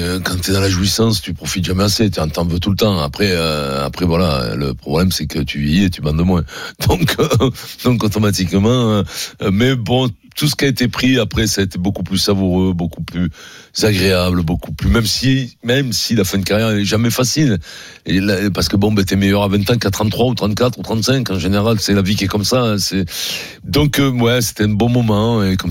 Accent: Paris, Île-de-France, France; born there; Oui, je suis né à Paris.

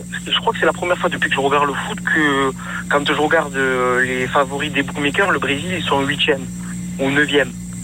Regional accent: Marseille, Provence-Alpes-Côte d'Azur, France; En tant que Marseillais, on s'en rappelle quand même.

